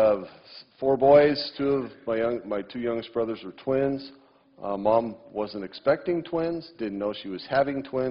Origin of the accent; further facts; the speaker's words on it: Oregon, United States; Anyway, yes, I grew up in Oregon, spent all but 1 year of my life there.